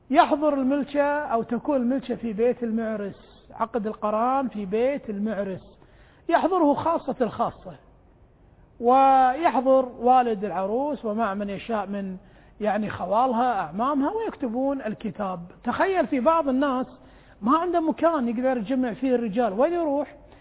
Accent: Kuwait

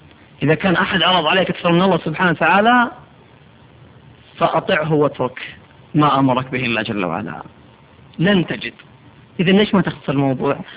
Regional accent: Riyadh, Riyadh Province, Saudi Arabia; عندنا في الرياض

